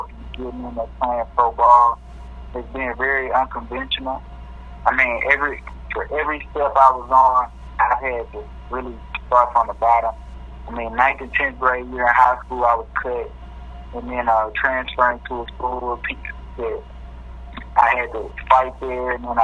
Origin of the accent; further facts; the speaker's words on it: Jackson, Tennessee, United States; I'm from Jackson, Tennessee. I played high school ball at Trinity Christian Academy here in Jackson, Tennessee.